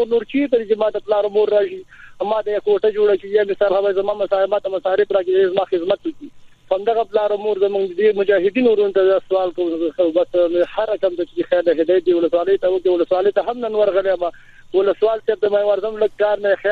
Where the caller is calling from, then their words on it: Nangarhar, Afghanistan; بننګرهار ولایت خورجان ول ساري نه خورې وړي کې درته نیو دي